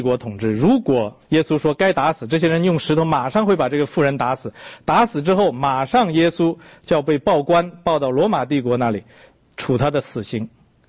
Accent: China; 这么说吧，我是大陆来的哈

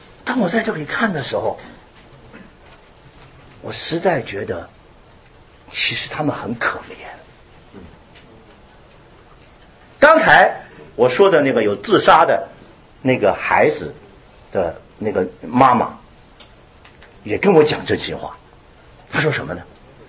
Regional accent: China; 就讲到我们中国人呢，一首古诗，就形容人怎么样来得满足

